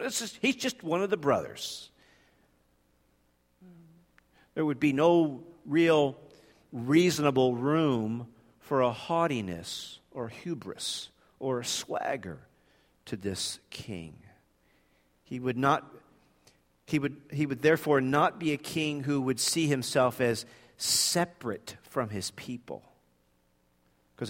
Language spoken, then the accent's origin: English; United States; in part probably because I'm an American